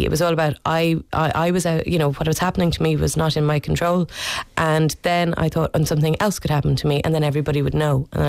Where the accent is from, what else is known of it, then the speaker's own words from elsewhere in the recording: Ireland; as the Irish people, we're devils for avoiding the reality.